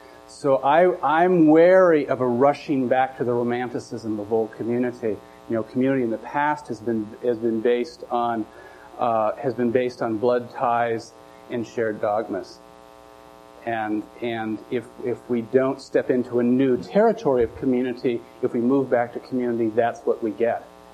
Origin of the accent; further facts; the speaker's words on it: Pacific Northwest, United States; born there; I was born in the Northwest and have generations back before